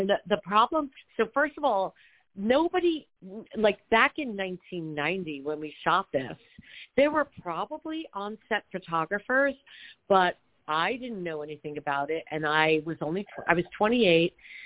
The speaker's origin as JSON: {"language": "English", "town": "Long Island", "region": "New York", "country": "United States", "tie": "born or raised there", "said": "I grew up on Long Island in New York. So it was really, really rough those early years."}